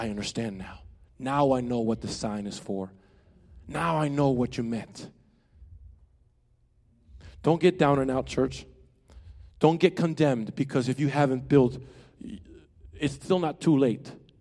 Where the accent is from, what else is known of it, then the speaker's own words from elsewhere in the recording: Venezuela; yes, I came from Venezuela, but guess what? I also came and was born again in Jesus Christ.